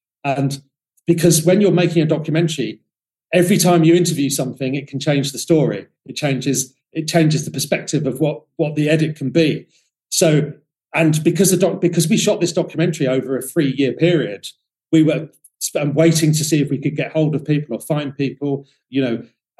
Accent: London, United Kingdom; but I'm a Londoner and I've got Mancunian friends

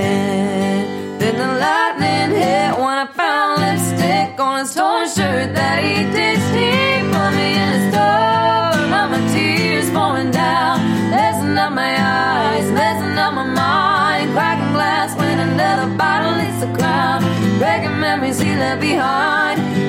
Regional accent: Midwest, United States; Got its name because we are originally from the Midwest.

